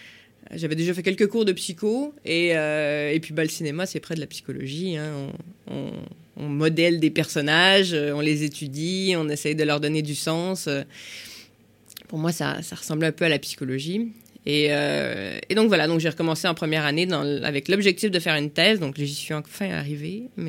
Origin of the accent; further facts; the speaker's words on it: Quebec, Canada; j'ai fait mon cursus donc au Québec, je suis québécoise